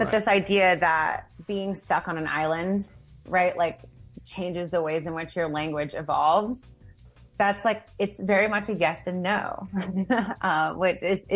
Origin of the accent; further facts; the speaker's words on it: Appalachia, United States; I started working on Appalachian English because I'm from Appalachia, right?